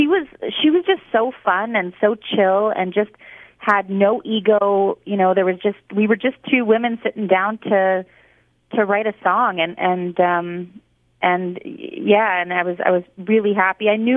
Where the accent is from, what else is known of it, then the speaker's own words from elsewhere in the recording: Dauphin, Manitoba, Canada; I shot that video in my hometown of Dauphin